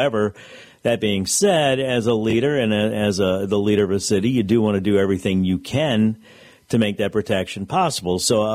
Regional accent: New Orleans, Louisiana, United States; when they found out that I was from New Orleans, they expressed condolences

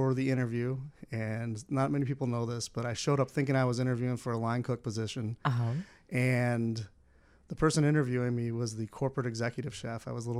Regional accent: Rockford, Illinois, United States; Originally grew up in Rockford, born and raised.

